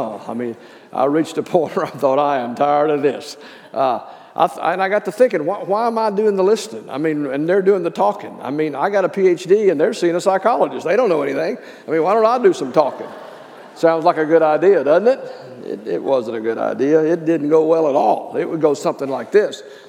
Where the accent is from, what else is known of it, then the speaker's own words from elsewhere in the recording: Alabama, United States; born there; now in Dallas, United States; I live in Dallas, Texas, but I was born in Alabama.